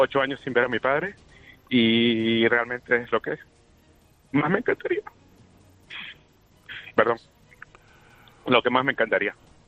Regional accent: Venezuela; moved away; Yo tengo hijos que nunca han visto Venezuela y me encantaría enseñarles mi tierra, que es una tierra espectacular.

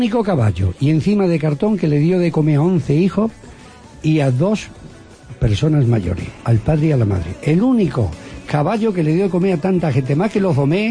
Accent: Cáceres, Extremadura, Spain; Oye, como buenos cacereños, ayer se nos fue al cielo un gran señor

